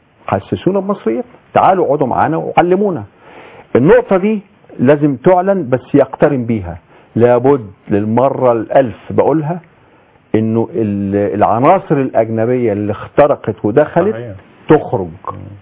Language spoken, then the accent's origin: Arabic; Egypt; احنا كلنا مصريين اخوان، مش اخوان، احنا مصريين وقريبين.